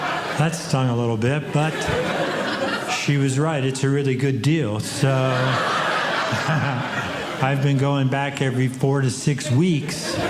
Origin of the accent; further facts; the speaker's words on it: Colorado, United States; And I'm from Colorado, but I don't ski